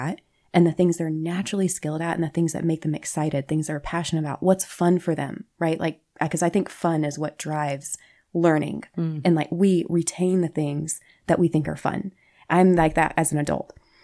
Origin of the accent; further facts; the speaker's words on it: Pine Bluff, North Carolina, United States; So I grew up in Pine Bluff, North Carolina, which is not too far from where we're at right now in mm-hmm. West End.